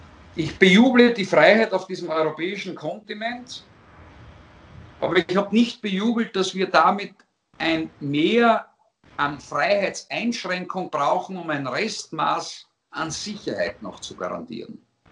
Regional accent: Austria; dann sollten wir uns als Österreicher das Recht herausnehmen

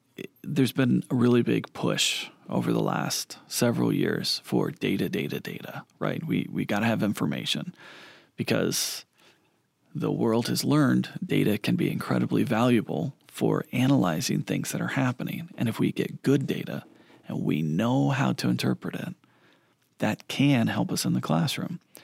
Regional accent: Texas, United States; I grew up in South Texas.

